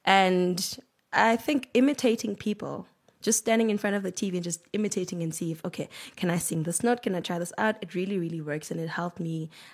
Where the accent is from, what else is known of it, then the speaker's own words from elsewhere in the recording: Port Elizabeth, Eastern Cape, South Africa; moved away as an adult; now in Johannesburg, South Africa; Mm-hmm. I am born and raised in Port Elizabeth, now known as Iqabega.